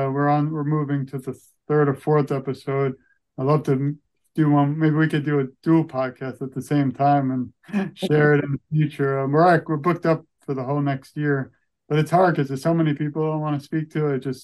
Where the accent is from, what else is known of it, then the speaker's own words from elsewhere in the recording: Brooklyn, New York, United States; I grew up in Brooklyn, New York.